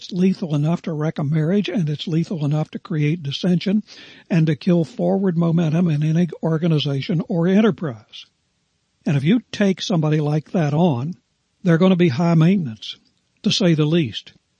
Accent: West Virginia, United States; I noticed that in my days of growing up in West Virginia.

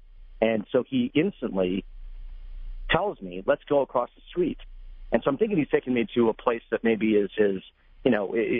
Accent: Troy, United States; I, you know, was born and brought up in America, grew up in Troy, had been to India two other times, but I was a kid.

